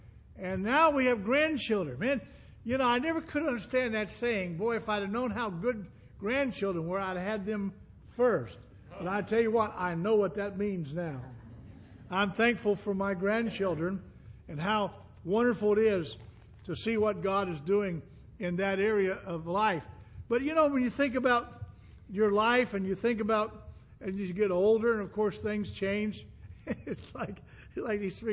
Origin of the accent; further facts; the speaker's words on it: Florida, United States; because I grew up in Florida. I'm a Florida person.